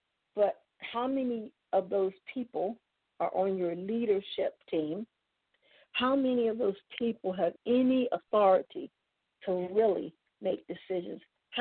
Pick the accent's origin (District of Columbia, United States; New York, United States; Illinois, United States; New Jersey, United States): District of Columbia, United States; Washington; I'm from Washington, so let me tell you, I know.